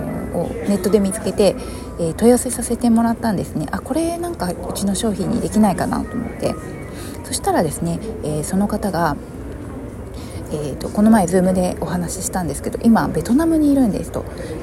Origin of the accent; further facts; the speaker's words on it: Shizuoka, Japan; 静岡もそこからお茶、自分の地元なんですけれども